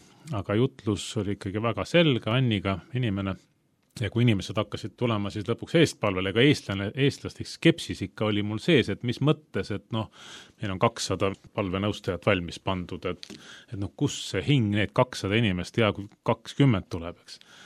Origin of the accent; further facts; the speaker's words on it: Tallinn, Harju County, Estonia; now in Tartu, Estonia; Olen üle poole oma elust elanud nüüd juba Tartus, olen pärit Tallinnast, usklikus peres üles kasvanud, Oleviste kogudus oli meie perekonna kodukogudus